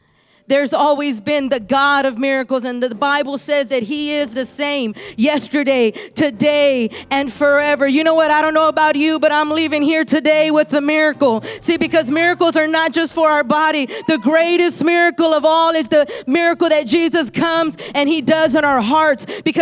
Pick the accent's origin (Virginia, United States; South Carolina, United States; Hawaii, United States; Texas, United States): Texas, United States; I'm from Texas. I've never been in this area.